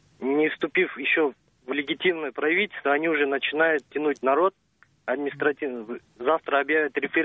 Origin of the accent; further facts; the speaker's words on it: Osh, Osh Region, Kyrgyzstan; Russian is a second language; я из Киргизии, город Ош.